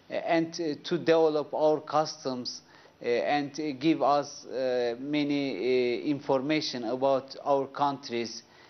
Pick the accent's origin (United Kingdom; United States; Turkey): Turkey; English is a second language; I am from Embassy of Turkey in Tehran. In our country, Turkey